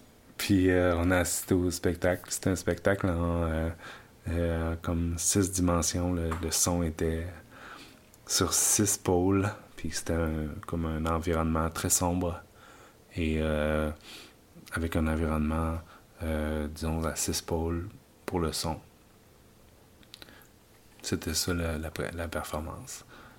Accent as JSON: {"language": "French", "country": "Canada", "accent": "Canadian", "said": "je sors mon accent canadien comme tu peux pas croire. Là, je dis à la fille, j'arrive du Canada."}